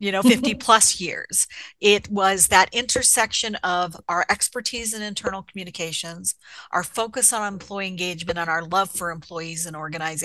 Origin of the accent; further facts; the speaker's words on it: Toronto, Ontario, Canada; from Toronto, Canada.